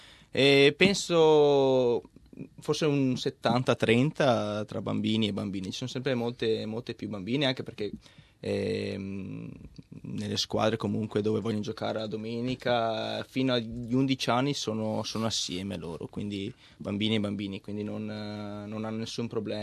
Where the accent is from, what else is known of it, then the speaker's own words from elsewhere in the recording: Cittadella, Veneto, Italy; moved away as an adult; now in Australia; Io sono, come hai detto te, della provincia di Padova, di Cittadella. Ho sempre giocato a Cittadella. Sono arrivato a giocare in Serie C per un paio di presenze, poi nel 2010 mi sono trasferito in Nuova Zelanda. Da lì poi l'anno successivo sono arrivato a Melbourne